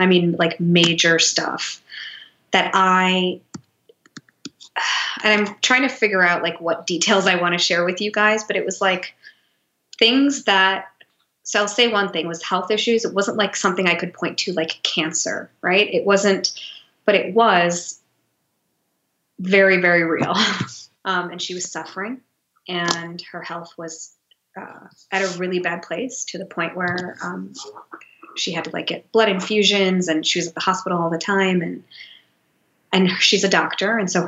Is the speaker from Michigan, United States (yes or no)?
yes; Detroit, Michigan, United States; moved away as an adult; also born or lived in New York; move to Detroit, which is where my parents are. I grew up in Detroit.